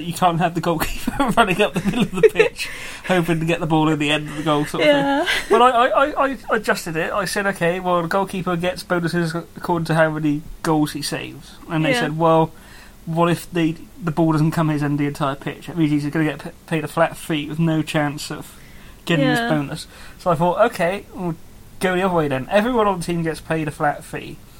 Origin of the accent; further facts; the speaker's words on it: United Kingdom; The other thing about being British, Sammy, is that we're massive hypocrites.